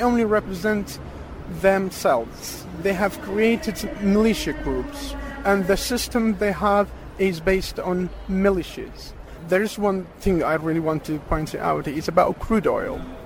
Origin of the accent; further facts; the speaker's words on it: Iraq; I'm originally from Iraq.